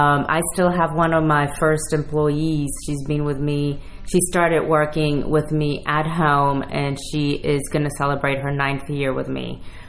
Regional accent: Puerto Rico; moved away as an adult; Well, I grew up in Puerto Rico. My parents are Cuban, but grew up in Puerto Rico, and I left Puerto Rico to go to Rhode Island School of Design.

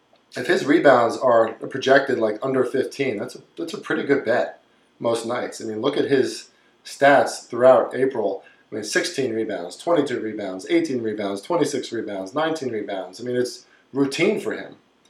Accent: New Jersey, United States; I'm from Northern Jersey, right? I should be a Knicks fan, probably

